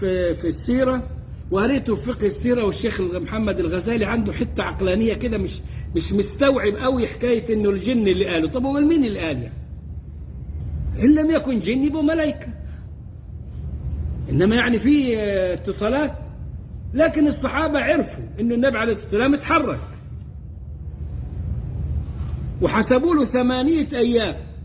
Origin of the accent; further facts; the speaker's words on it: Egypt; moved away as an adult; now in Europe; وأنا بقى جاي من مصر قاعد في أوروبا